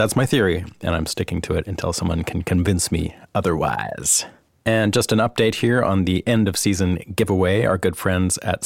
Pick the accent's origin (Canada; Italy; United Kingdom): Canada; now in Nashville, United States; I'm Canadian